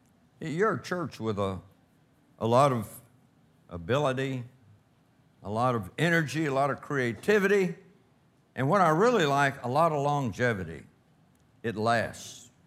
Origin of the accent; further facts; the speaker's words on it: Louisiana, United States; born there; I was born in South Louisiana among Cajuns.